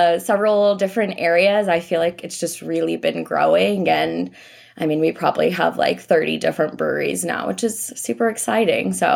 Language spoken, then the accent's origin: English; Orlando, Florida, United States; So I'm born and raised in Orlando, which I feel like is probably an anomaly nowadays.